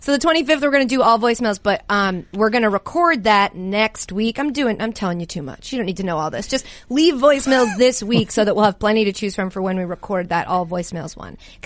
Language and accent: English; Boston, Massachusetts, United States; I'm from Boston, so my dad got me into, you know, baseball. My brother played hockey, and you don't really get a choice when you live in Boston.